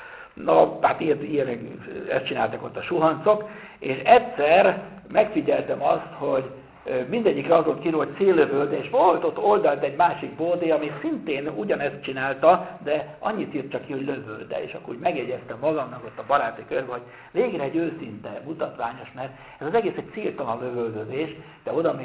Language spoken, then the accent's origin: Hungarian; Nagytarcsa, Pest, Hungary; gyerekkoromban Nagytartsán, bár nem volt katolikus templom, meg nagyobb katolikus gyülekezet, csak evangélikusok voltak